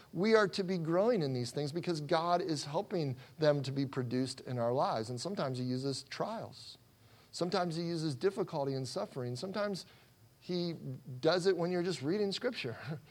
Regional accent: Midwest, United States; I was from the Midwest, so I'm like thinking, I'll just take a shovel, right, and just go out there.

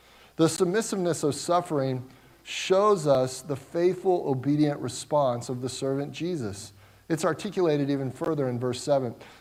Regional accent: Cincinnati, Ohio, United States; I grew up in the Midwest, more specifically Ohio, southwestern Ohio, Cincinnati, greater Cincinnati area.

